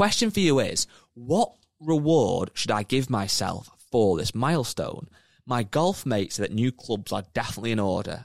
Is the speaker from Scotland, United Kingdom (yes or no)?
yes; Scotland, United Kingdom; born there; Although I was born in Scotland.